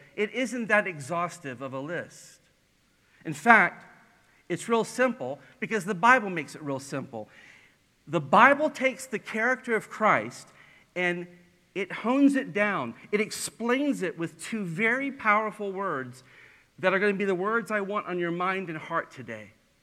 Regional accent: the South, United States; accent: Southern; I realized quickly she was talking that I had lost my Southern accent. My speech had given me away.

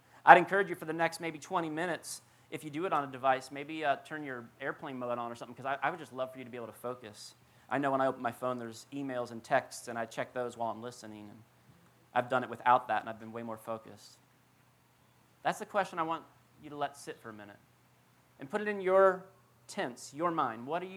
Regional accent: Florida, United States; When my wife and I were growing up in South Florida, we really longed to come to the South.

